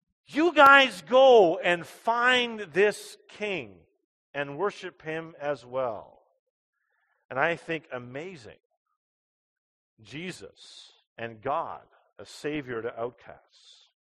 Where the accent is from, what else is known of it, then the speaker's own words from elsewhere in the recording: Grimsby, Ontario, Canada; I'm from Grimsby. And then always quickly say, oh, it's close to Toronto. You've heard of Toronto, right? That's where I'm from. Toronto area.